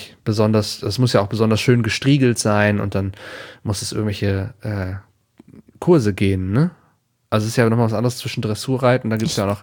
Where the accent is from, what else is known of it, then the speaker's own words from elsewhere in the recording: North Rhine-Westphalia, Germany; ich bin ja in der Nähe von Aachen zur Schule gegangen